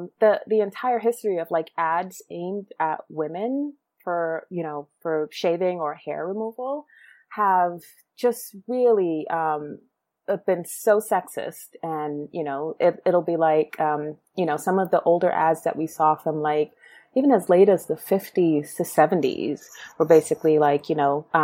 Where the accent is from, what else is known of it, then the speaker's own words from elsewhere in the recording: Guyana; when I was growing up in Guyana, my uncles used to use this type of razor.